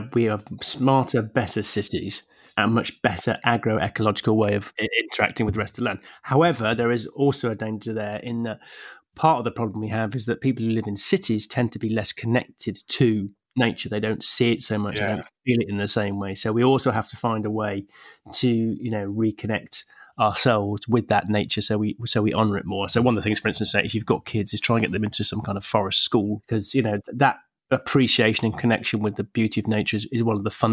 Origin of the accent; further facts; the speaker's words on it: England, United Kingdom; I'm an English bloke and I feel very attached to English things, you know, like warm pints of beer and fish and chips